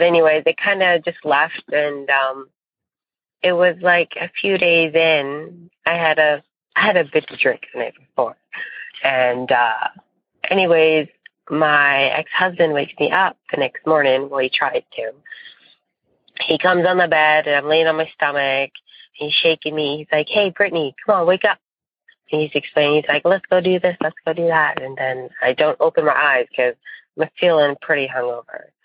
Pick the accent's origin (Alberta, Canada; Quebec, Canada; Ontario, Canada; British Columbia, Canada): British Columbia, Canada; Golden; I'm from Golden, BC, Canada